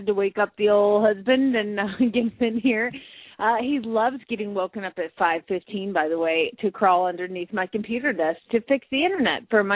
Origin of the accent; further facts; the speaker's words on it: Phoenix, Arizona, United States; from Phoenix, Arizona.